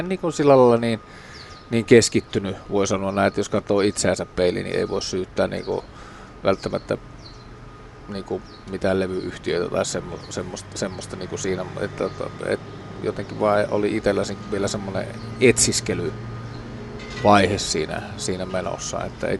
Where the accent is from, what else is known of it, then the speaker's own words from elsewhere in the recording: Oulu, North Ostrobothnia, Finland; now in Helsinki, Finland; Mähän muutin Helsinkiin täältä Oulusta